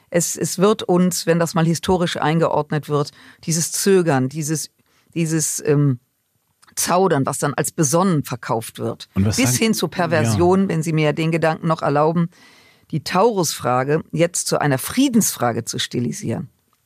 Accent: Rhineland, Germany; und jetzt komme ich aus dem Rheinland

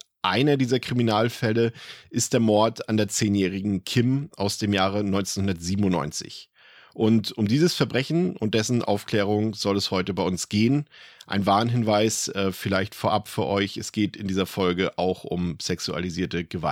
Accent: Mecklenburg-Vorpommern, Germany; aus meiner Heimat Mecklenburg-Vorpommern

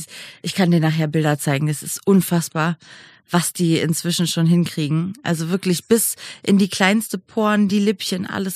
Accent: Berlin, Germany; born there; Bin jetzt 35 Jahre alt und geboren in Berlin und wohne immer noch in Berlin, eine aussterbende Spezies, würde ich fast behaupten.

